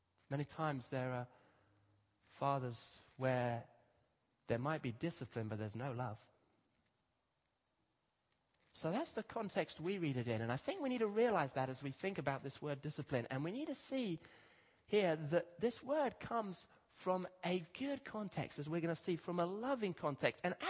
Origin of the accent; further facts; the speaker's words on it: Kenya; I grew up in Kenya, and in Kenya, often children have to walk in rural areas long distances at high altitudes.